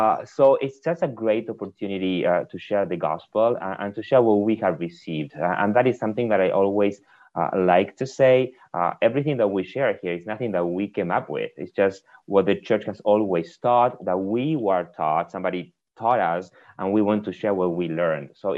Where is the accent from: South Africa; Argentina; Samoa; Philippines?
Argentina; English is a second language; moved away as an adult; now in United States; People already got my accent. I was born and raised in Argentina. I've been in the States now for 11 years